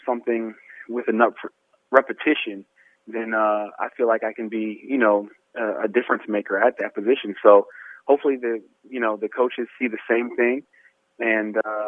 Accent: Pennsylvania, United States; And to be honest, I'm from Pennsylvania. So playing in cold football weather, that's how I was brought up.

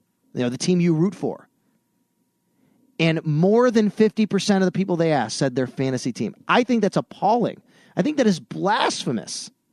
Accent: Cheektowaga, New York, United States; Dave, in my hometown of Cheektowaga, New York.

